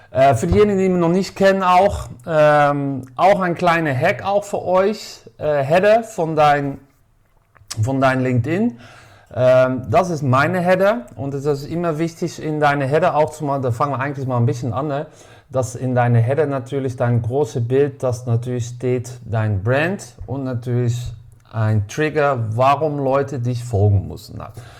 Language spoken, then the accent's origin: German; Netherlands; German is a second language; Ich habe hier auch, man hört mir auch ein bisschen, ich komme aus Holland